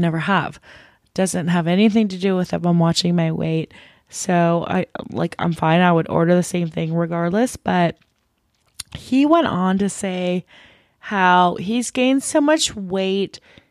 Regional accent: Midwest, United States; Okay, we all know, like, I'm from the Midwest. I go home and I have tater tot hot dish and I have deep fried cheese curds and all that stuff.

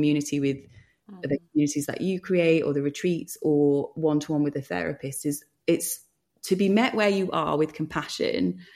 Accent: Bolton, North West England, United Kingdom; we grew up in Bolton in the 80s with Thatcher at the helm, and it was very working class.

